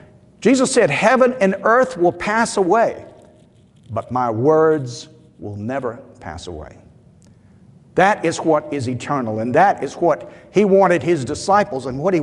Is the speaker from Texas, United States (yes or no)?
no; Columbus, Georgia, United States; I grew up in Columbus, as most of you know, in the 1950s.